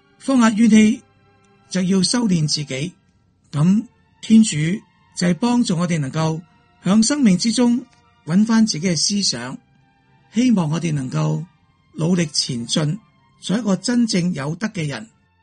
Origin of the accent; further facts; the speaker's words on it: China; 咁其实上主旨意喺我哋中国人嚟讲咧，就系上天嘅意旨